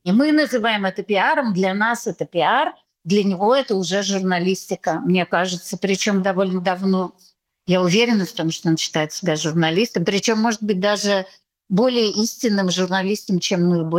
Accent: Moscow, Russia; born there; moved away; мы находимся в эмиграции в разных городах, но стартовая позиция у нас была золотой ложкой во рту. Мы родились в Москве.

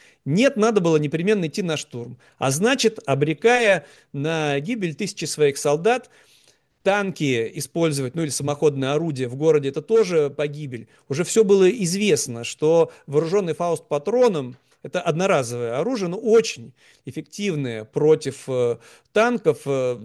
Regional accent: Saint Petersburg, Russia; В 1944 году была снята окончательно блокада Ленинграда, моего родного города, в котором погиб 1 миллион мирных жителей от голода.

